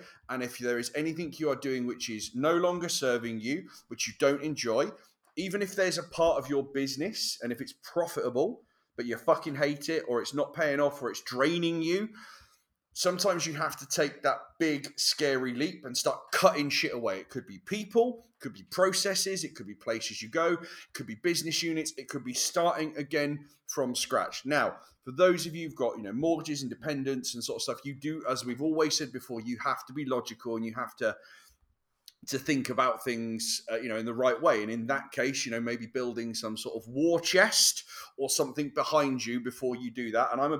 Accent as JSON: {"language": "English", "country": "United Kingdom", "said": "I am, you know, proud of being British."}